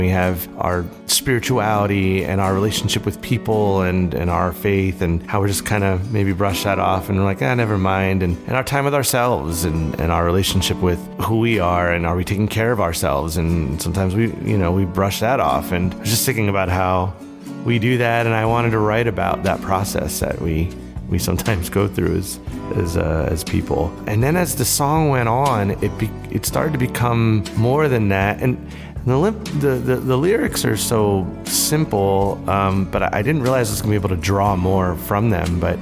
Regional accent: Philadelphia, Pennsylvania, United States; I'm from Philadelphia.

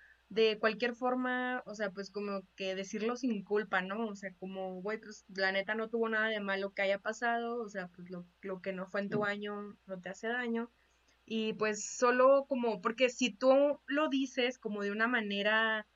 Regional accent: Chihuahua, Mexico; tú y yo somos de Chihuahua y sabemos que eso pasa cada 5 minutos

